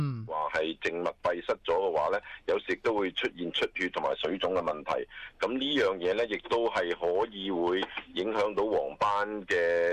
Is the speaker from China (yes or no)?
yes; China; 我哋中国人